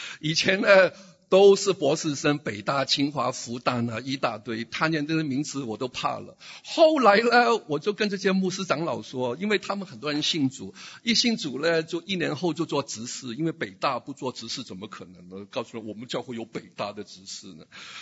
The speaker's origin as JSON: {"language": "Chinese", "country": "United States", "said": "成就是我们美国人"}